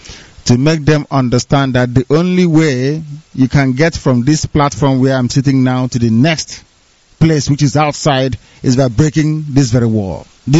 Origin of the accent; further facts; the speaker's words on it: Nigeria; I'm from Umu Udoma. You have Udoma, in Ibibie land. You have Udoma from Igbo land.